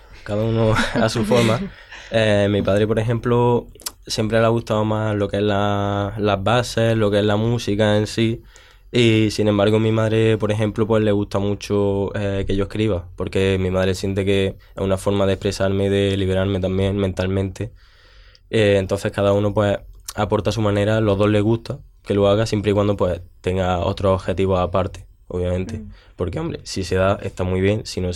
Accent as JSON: {"language": "Spanish", "town": "Santa Fe", "region": "Andalusia", "country": "Spain", "tie": "born or raised there", "said": "Yo soy de un pueblo de Granada, soy de Santa Fe, que está a unos 15 minutillos de allí de la ciudad. Y yo nací en Granada, me he criado en el pueblo y sigo viviendo allí en el pueblo."}